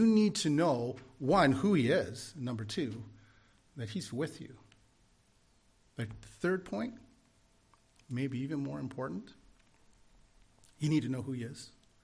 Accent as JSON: {"language": "English", "town": "Sarnia", "region": "Ontario", "country": "Canada", "tie": "born or raised there", "also_born_or_lived": "Niagara region", "said": "And, you know, I grew up in Sarnia, Ontario as a child, and later moved to the Niagara region."}